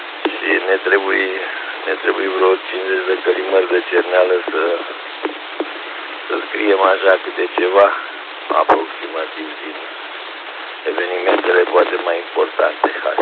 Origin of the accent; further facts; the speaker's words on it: Slobozia, Ialomița County, Romania; Sunt și de la Slobozia